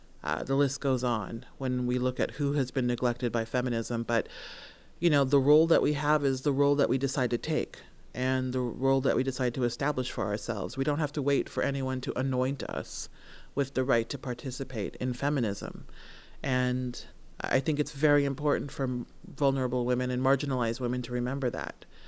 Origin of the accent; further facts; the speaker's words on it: Nebraska, United States; and I grew up in Nebraska, so, you know, I don't know that I had the most diverse reading.